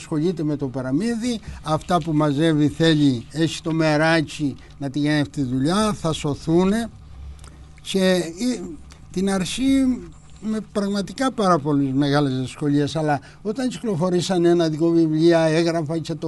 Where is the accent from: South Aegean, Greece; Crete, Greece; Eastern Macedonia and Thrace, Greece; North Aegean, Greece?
Crete, Greece; Kasteli Pediados; είμαι από το Καστέλι Παιδιάδος δίπλα